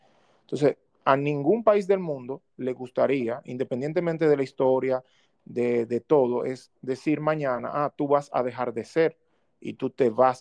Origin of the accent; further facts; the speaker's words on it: Dominican Republic; nosotros, como dominicanos que tenemos nuestra identidad